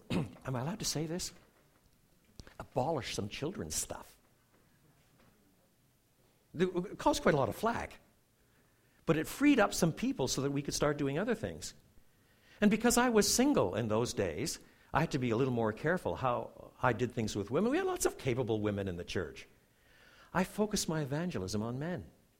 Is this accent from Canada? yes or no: yes; Quebec, Canada; I was brought up in French Canada, so I had a different perspective on things.